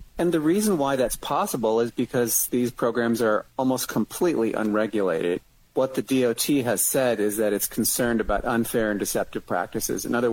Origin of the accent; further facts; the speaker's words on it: United States; And it may just be because I'm an American, but I see them being nice to everyone.